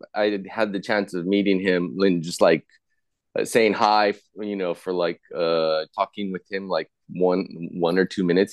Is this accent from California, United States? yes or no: yes; Los Angeles, California, United States; I'm from LA.